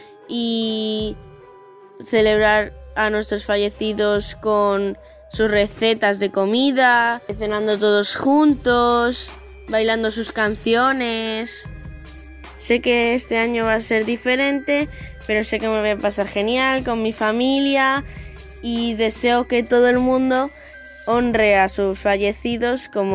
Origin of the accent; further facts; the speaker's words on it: Alicante, Valencian Community, Spain; Quería comentaros la siguiente fiesta que se celebra aquí en España